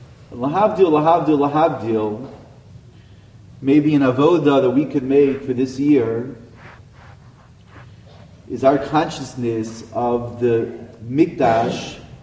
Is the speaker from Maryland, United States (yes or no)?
yes; Baltimore, Maryland, United States; I don't say this out of pride from growing up in Baltimore